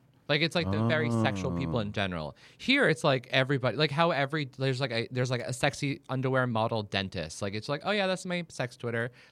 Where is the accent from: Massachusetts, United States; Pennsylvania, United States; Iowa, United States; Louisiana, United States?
Massachusetts, United States; Boston; I'm also like I'm from Boston and we're cold-hearted and we don't do it that much.